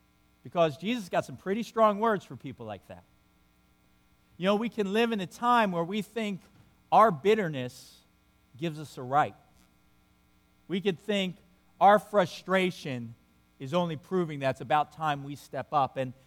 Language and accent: English; New York, United States; I grew up in New York where, you know, all my friends, every one of their last names ended in a vowel.